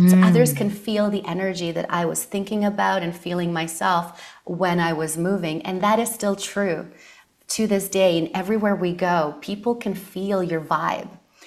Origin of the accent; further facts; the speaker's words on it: Argentina; I'm from a Latin background. And so dance is another way of babysitting in our countries. I'm from Argentina.